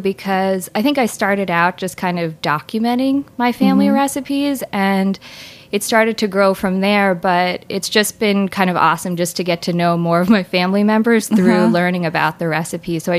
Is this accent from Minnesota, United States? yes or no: no; New Jersey, United States; So I grew up in New Jersey, and that's kind